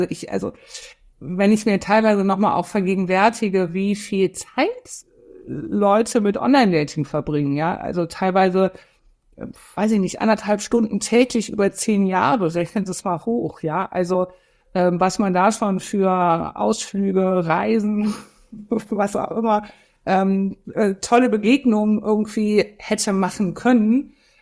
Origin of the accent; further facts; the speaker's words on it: Cologne, North Rhine-Westphalia, Germany; ich komme aus Köln